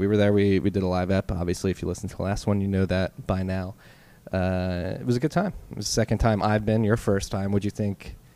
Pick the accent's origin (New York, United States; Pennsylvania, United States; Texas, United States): Pennsylvania, United States; Philadelphia; I'm a bad Philadelphian. But it's we're from Philly.